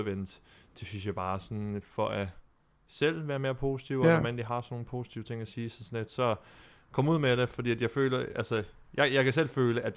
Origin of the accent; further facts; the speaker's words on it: Tejn, Capital Region of Denmark, Denmark; Jeg er født og opvokset i, jeg er født i Tegn og boede i Tegn. Sådan en lille flække på Bornholm. Men det meste af tiden har jeg boet på landet.